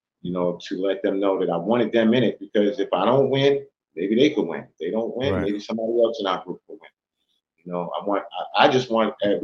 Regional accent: Queens, New York, United States; number one, I'm from Hollis, Queens.

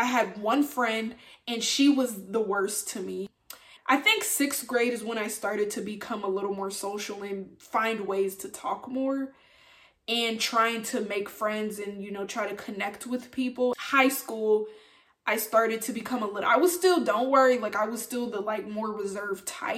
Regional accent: Nashville, Tennessee, United States; born there; So I was born in Nashville, Tennessee. And ever since I was a child, y'all, I was the more quiet, shy, reserved type.

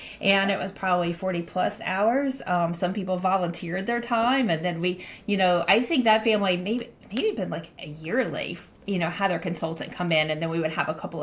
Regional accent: South Carolina, United States; accent: South Carolina twang; now in Canada; I grew up in South Carolina. So, and I'm up here in Canada now. And throughout our conversation, you may hear my good South Carolina twang coming out

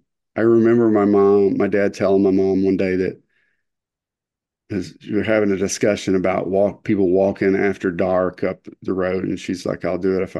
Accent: Kentucky, United States; So we're from Eastern Kentucky to the Panhandle of Florida, about 13 hours, I think, away.

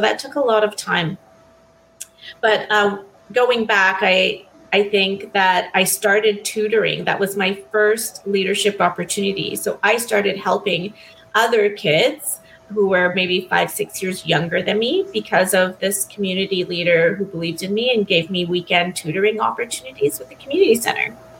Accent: Canada; I grew up here in Canada.

